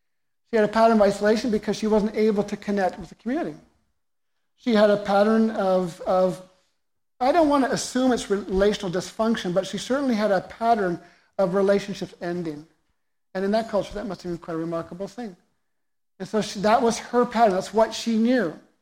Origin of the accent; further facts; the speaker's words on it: British Columbia, Canada; We do in the west side of Vancouver. We do as British Columbians or as, you know, Canadians or whatever it is that we are, Westerners or non-Westerners.